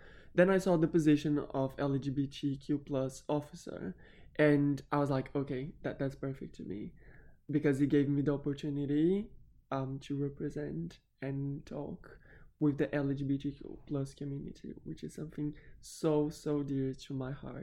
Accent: Brazil; I'm from Brazil.

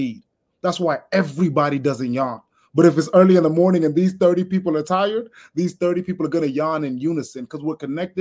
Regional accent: Atlanta, Georgia, United States; now in East Point, United States; Yeah, I was raised in Atlanta.

